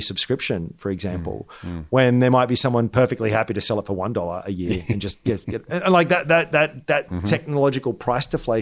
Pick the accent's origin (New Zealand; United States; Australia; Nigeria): Australia; as an Australian tech investor on the ASX